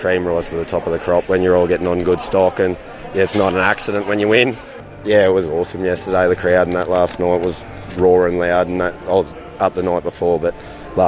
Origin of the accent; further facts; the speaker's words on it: Tamworth, New South Wales, Australia; from Tamworth, New South Wales